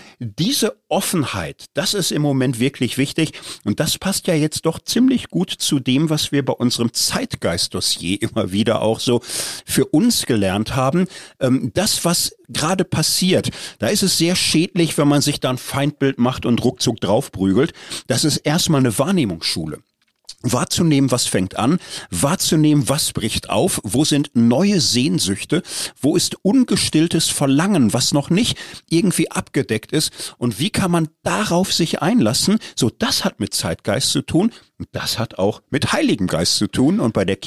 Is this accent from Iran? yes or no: no; Germany; now in Switzerland; wir als Deutsche in der Schweiz haben gelernt